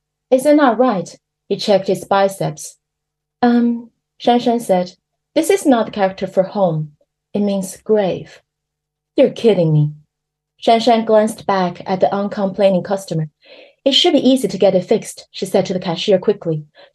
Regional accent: Ireland; like in Ireland, people often say, where are you from? Because we like, you know, we ask each other, where are you from?

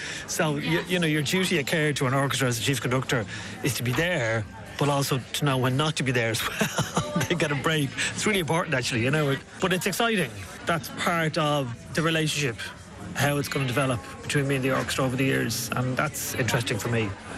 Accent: Ireland; And it was nice that they were open to, as an Irishman, what I brought to it, whatever that might be, you know.

